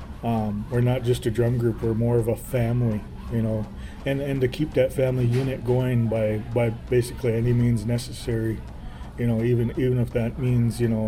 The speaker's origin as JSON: {"language": "English", "town": "White Earth Reservation", "region": "Minnesota", "country": "United States", "said": "I'm from the White Earth Reservation. Been a singer, dancer, most part of my life. Come from a singing and dancing family … from the White Earth Nation."}